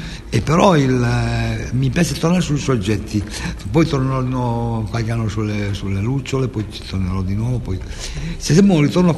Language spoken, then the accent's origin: Italian; Reggio Emilia, Emilia-Romagna, Italy; Io poi sono reggiano, però Mantova è più bello, a Reggio non c'è niente.